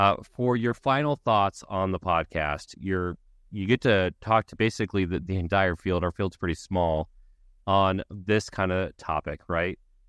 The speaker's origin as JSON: {"language": "English", "region": "Ohio", "country": "United States", "tie": "born or raised there", "said": "I never experienced them before because I grew up in Ohio"}